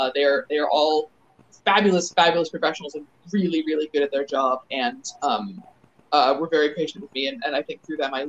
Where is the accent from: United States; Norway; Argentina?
United States; Maryland; also born or lived in United Kingdom; now in New York, United States; I am from Maryland. I was born in the UK, and I also have lived in parts of Europe, but I am from, I went to high school in Maryland